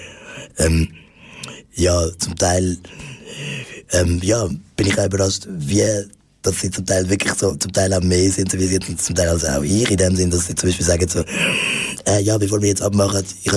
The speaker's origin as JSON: {"language": "German", "region": "Zurich", "country": "Switzerland", "tie": "born or raised there", "said": "ich bin bei der Familie von meiner Mutter aufgewachsen, da in Zürich. Sie ist Spanierin, mein Vater ist Dominikaner."}